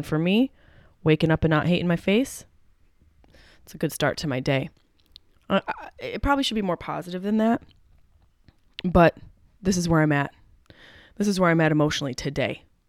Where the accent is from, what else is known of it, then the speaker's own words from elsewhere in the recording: East Coast, United States; And I'm from this area. I'm from the East Coast. I grew up with nor'easters.